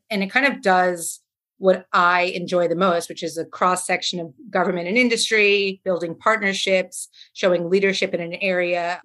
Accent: United States; accent: American; So obviously you can hear from my accent that I'm American.

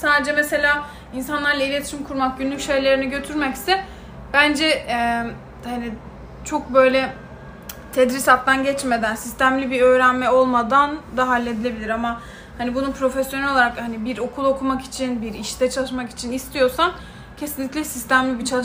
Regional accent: Istanbul, Turkey; tam biz İstanbul'da doğduk, büyüdük

